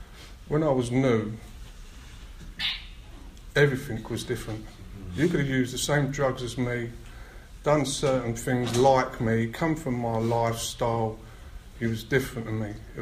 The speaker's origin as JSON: {"language": "English", "town": "Hackney", "region": "London", "country": "United Kingdom", "said": "I come from Hackney, a very picturesque part of London, and I grew up in a family of 7 of us."}